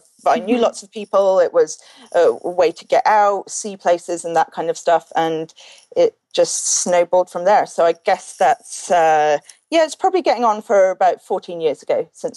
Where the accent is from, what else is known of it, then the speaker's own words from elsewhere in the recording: East of England, United Kingdom; I ran when I was at school in the UK. Like, I grew up in Norfolk